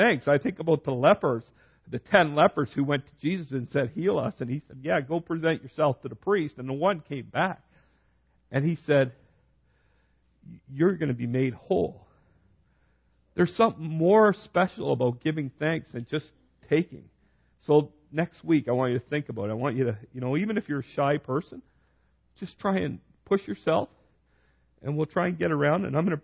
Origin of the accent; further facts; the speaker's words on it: Canada; Our culture is so settled. We're so Canadian. God bless us.